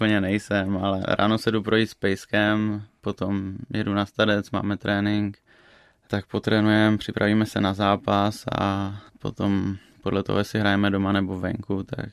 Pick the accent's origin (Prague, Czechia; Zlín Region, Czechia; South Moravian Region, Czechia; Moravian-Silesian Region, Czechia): South Moravian Region, Czechia; Brno; Narodil jsem se v Brně. Asi do mých 13 let jsme bydleli také přímo v Brně a teďka momentálně moji rodiče bydlí v Popůvkách, což je kousek u Brna, kde jsem bydlel asi 5 let možná a teďka bydlím tady.